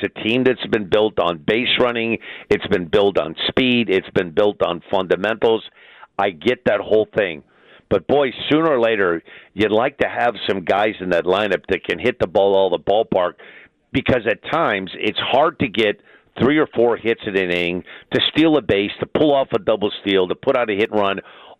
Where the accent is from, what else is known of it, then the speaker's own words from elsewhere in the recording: Gary, Indiana, United States; I was born and raised in Gary, Indiana, and I graduated from Crown Point High School.